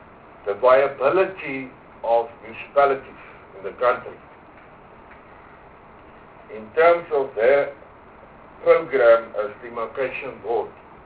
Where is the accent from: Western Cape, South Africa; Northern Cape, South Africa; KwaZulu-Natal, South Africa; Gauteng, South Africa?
Northern Cape, South Africa; I come from the Northern Cape. I know what's going on there.